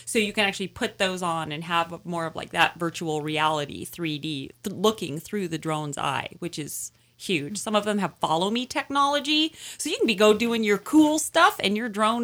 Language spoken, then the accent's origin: English; Kenai, Alaska, United States; I'm from Kenai, Alaska, so the mighty Kenai River was on my back porch.